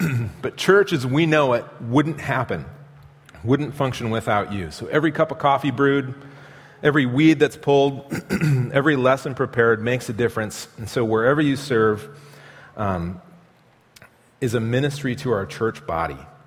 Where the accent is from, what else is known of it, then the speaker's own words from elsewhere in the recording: Midwest, United States; and I grew up in the Midwest